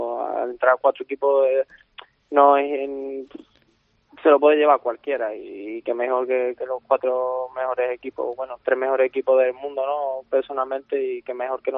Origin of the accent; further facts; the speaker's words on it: El Puerto de Santa María, Andalusia, Spain; De Puerto Santa María.